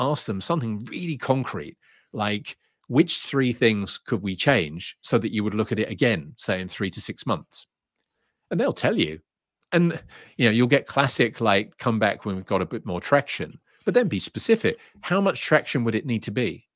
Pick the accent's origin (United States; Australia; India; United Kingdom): United Kingdom; England; And, you know, I'm like, terribly sorry, I'm English, you know, we don't quite do it like that.